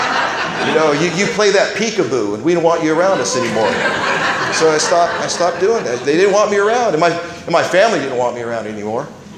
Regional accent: Fresno, California, United States; I was born and raised in Fresno. I was living on a little house on Fresno and Gettysburg.

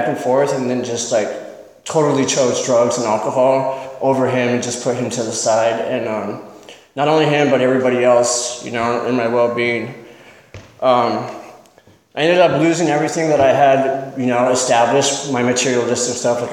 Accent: Templeton, United States; I was born and raised in Templeton. I come from a good family.

